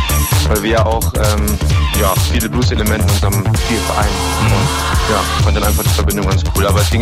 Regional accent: Münster, North Rhine-Westphalia, Germany; Ich komme aus Münster.

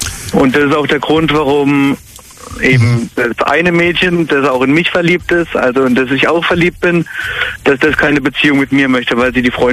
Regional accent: Freiburg im Breisgau, Baden-Württemberg, Germany; Also, ich bin 19 Jahre alt und komme aus Freiburg im Breisgau.

